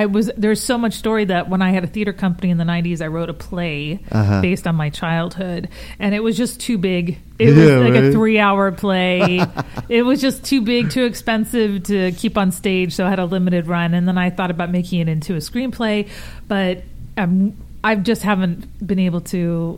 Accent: Hollywood, California, United States; I was raised on the Carnival Midway of the late 60s, early 1970s. So I was raised in 40 different states. And by the time I was 4 years old, my parents decided to land in Hollywood.

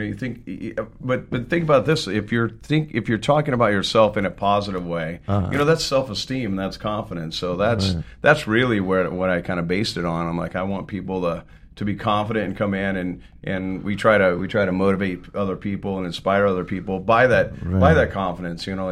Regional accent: Dodge City, Kansas, United States; moved away; I'm literally from Dodge City, Kansas, so I got the hell out of Dodge.

